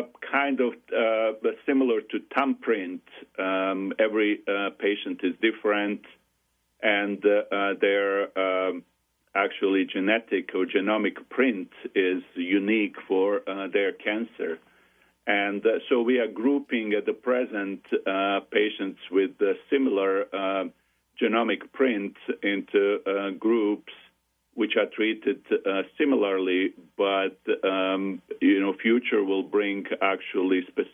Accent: Sarajevo, Federation of Bosnia and Herzegovina, Bosnia & Herzegovina; moved away as an adult; now in United States; I was born and raised and in Bosnia, in Sarajevo, former Yugoslavia, and then I moved to U.S. and I did my residency and in Ohio

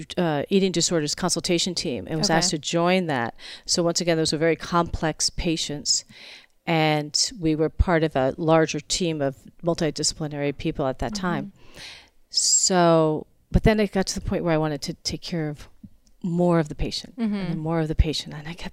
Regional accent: Rhode Island, United States; also born or lived in New York; So I was born in New York and then actually grew up in Rhode Island. And then my parents moved me my senior year back to New York, which was a very difficult process.

